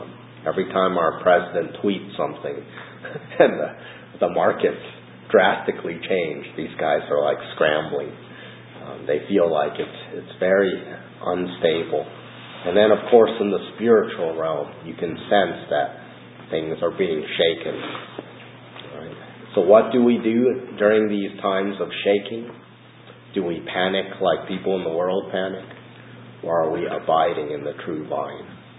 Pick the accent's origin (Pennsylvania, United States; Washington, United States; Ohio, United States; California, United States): Washington, United States; That's like my home state of Washington.